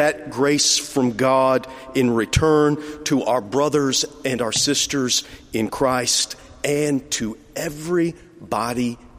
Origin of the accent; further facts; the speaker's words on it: Texas, United States; I'm from West Texas. I've never been to Paris, and I have no idea what is in the Louvre. French is still firstly a salad dressing where I come from.